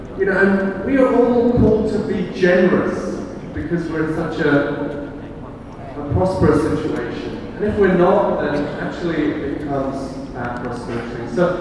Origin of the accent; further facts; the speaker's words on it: Afghanistan; now in Melbourne, Australia; I moved from Afghanistan to Melbourne. I felt like a refugee.